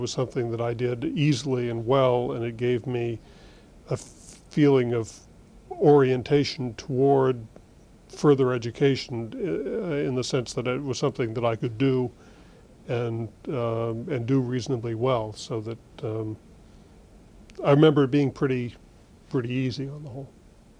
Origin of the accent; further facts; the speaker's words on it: Hanover, New Hampshire, United States; Okay, I was born and brought up in Hanover, New Hampshire.